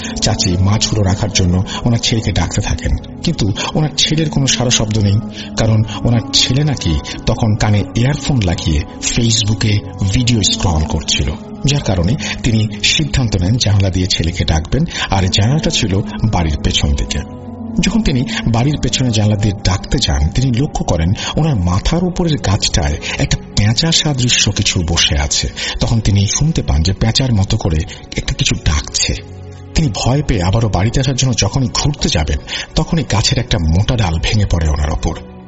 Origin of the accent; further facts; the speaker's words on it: Mymensingh, Mymensingh Division, Bangladesh; now in Gazipur, Bangladesh; আমার home town Mymensingh, কিন্তু আমার পরিবার সহ আমি গাজীপুরে থাকি।